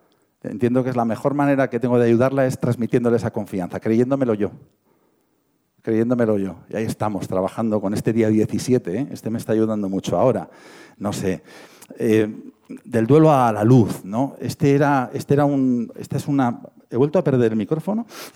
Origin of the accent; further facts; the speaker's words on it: Bilbao, Basque Country, Spain; Es muy de Bilbao, yo soy de Bilbao, y es un lema muy de bilbaíno.